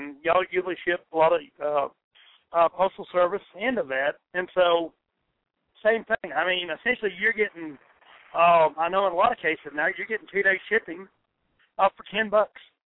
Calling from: Texas, United States; I live in Texas, West Texas. I mean, we're 60 miles from New Mexico. So, you know, we're on the far end of West Texas.

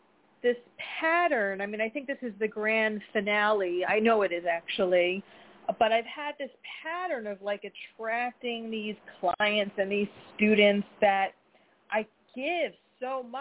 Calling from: New Jersey, United States; from New Jersey.

